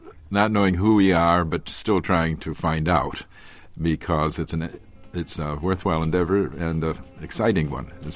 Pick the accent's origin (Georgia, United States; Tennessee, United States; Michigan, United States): Georgia, United States; Atlanta; born there; All my family comes from the South. Mm. I was born in Atlanta, and my father's people came from Virginia, and my mother's from Georgia.